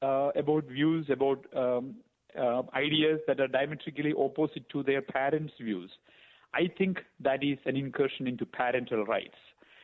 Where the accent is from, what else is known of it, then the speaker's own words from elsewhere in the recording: India; moved away as an adult; now in United States; I am from India. I'm an immigrant from India. I'm an engineer by profession. Came to U.S. for my master's degree in engineering.